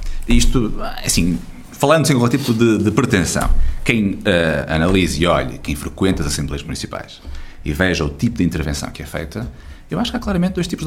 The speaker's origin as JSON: {"language": "Portuguese", "town": "Guimarães", "region": "Braga", "country": "Portugal", "said": "francamente, para mim, enquanto vimaranense, é a mim diferente ser..."}